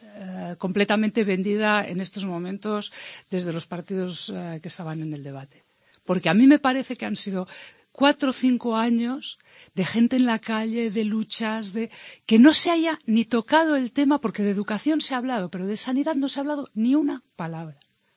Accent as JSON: {"language": "Spanish", "region": "Catalonia", "country": "Spain", "said": "Y además tengo los 8 apellidos de las películas, o sea que soy catalana."}